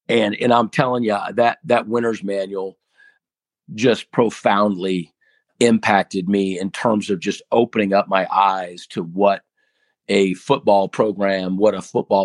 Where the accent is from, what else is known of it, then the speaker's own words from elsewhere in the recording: Ohio, United States; And I'm from Seattle in Ohio, so I don't know Youngstown State or anything like that.